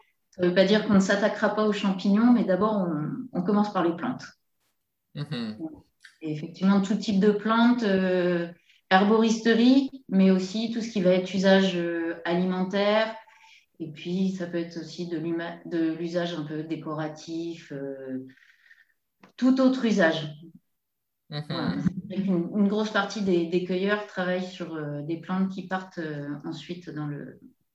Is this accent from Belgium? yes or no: no; France; Donc je suis française